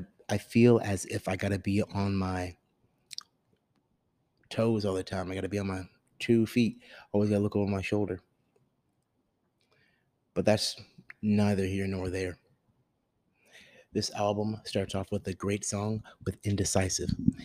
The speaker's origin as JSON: {"language": "English", "country": "Germany", "tie": "born or raised there", "also_born_or_lived": "Europe", "said": "I'm a European boy. Even though I'm an American, I grew up in Europe. I feel like a European boy. I lived 8 years in Germany, and that's my home."}